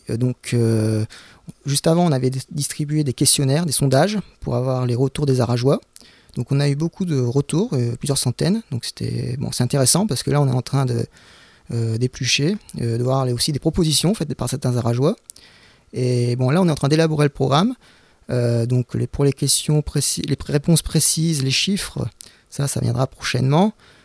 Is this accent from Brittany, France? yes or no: no; Arras, Hauts-de-France, France; Moi, je suis natif d'Arras, hein